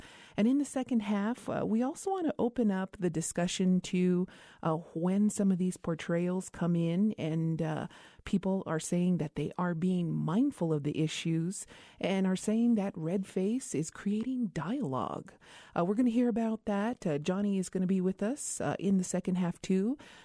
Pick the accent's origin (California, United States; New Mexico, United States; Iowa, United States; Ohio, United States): New Mexico, United States; Meseta Pueblo; Welcome back to Native America Calling. … from Meseta Pueblo